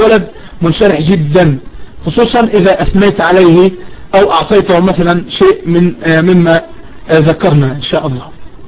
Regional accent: Egypt; يعني زي ما احنا عندنا في مصر مثلا نقول يعني الكراميل عندنا في مصر

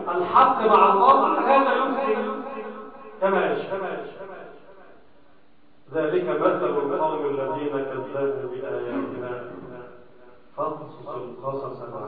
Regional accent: Egypt; اللهم اجعل بلدنا مصر بلدا امنا وامن اهله يا رب العالمين

